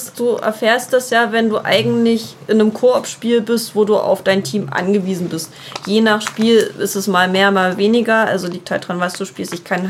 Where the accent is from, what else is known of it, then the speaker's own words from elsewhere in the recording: Germany; ich komme aus dem deutschsprachigen Raum oder so. Ich sag dann auch meistens nicht, dass ich aus Deutschland komme. Was auch schön ist, ja, ich komme aus der EU.